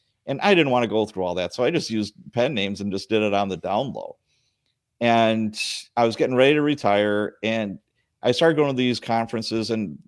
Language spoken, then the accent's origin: English; Chicago, Illinois, United States; now in Milwaukee, United States; I grew up in Chicago as a kid. I was born in Chicago.